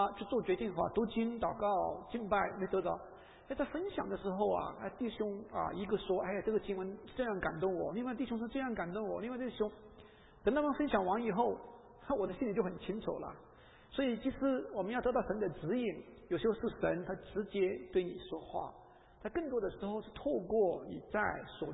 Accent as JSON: {"language": "Chinese", "country": "China", "said": "我们中国人很讲关系，好，关系好就搞定了，是不是这个意思啊？"}